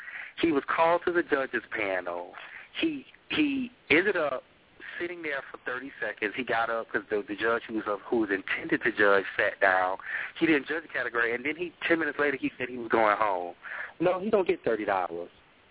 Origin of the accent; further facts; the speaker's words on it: South Carolina, United States; now in Charlotte, United States; But Charlotte's my home. But I'm originally from South Carolina